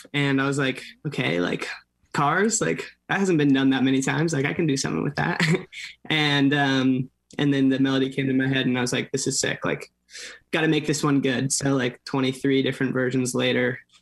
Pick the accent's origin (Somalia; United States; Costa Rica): United States; California; I'm from Orange County, so like an hour south of LA.